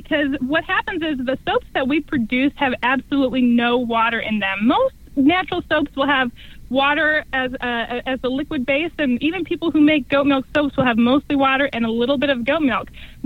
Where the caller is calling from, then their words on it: Winston-Salem, North Carolina, United States; I'm in Winston-Salem, North Carolina.